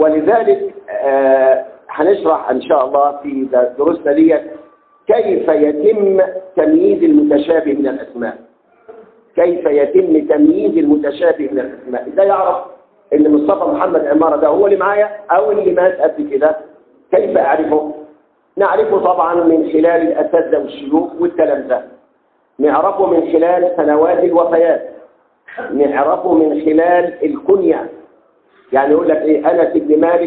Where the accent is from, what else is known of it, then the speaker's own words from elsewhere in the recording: Monufia Governorate, Egypt; وهو من الشرقية وأنا من المنوفية